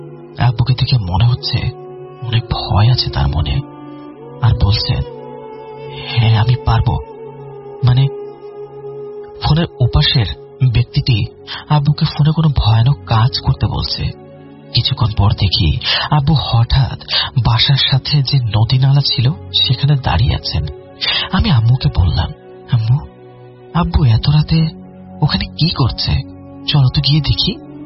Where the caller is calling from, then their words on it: Natore, Rajshahi Division, Bangladesh; আমি নাটোরের ওয়ালে ইউনিয়ন থেকে বলছি।